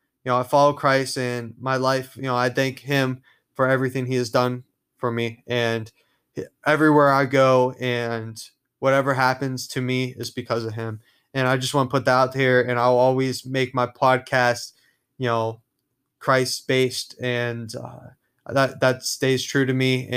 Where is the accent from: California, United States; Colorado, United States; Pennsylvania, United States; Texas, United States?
Pennsylvania, United States; now in South Carolina, United States; And so my background, like I said, I'm from Pennsylvania. No, I'm not Amish. Most people think just because I'm from Pennsylvania, I'm Amish, but I'm not.